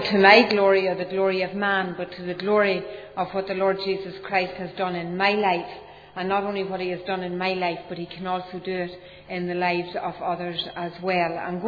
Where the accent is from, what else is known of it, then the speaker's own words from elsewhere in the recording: Ulster, Ireland; I was born and reared in the south of Ireland. I make absolutely no apologies for that great fact. I was born in County Cavan, and I was reared in a home that didn't know the Lord Jesus Christ as Saviour.